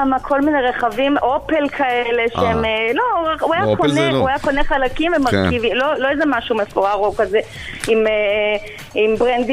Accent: Russia; now in Israel; עוד אנחנו עלינו מרוסיה, אז שם כולם היו ככה מכונאים, מכונאי רכב

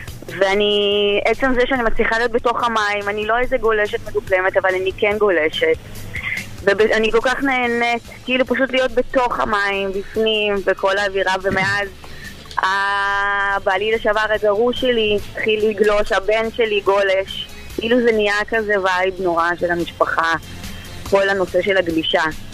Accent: Russia; now in Israel; גדלתי, נולדתי ברוסיה וכן היינו בים

